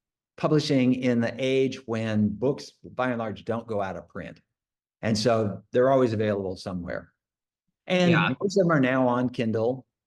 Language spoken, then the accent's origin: English; Oregon, United States; I'm from the western part of the United States. And just to give you one example, growing up on the West Coast, I looked east and I thought, well, okay, Denver's well east of Oregon.